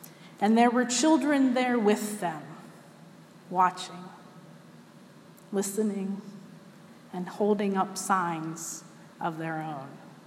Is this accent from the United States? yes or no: yes; Pittsburgh, Pennsylvania, United States; Now, growing up near Pittsburgh, Pennsylvania, I can't help but think of Fred Rogers when I hear the word neighbor.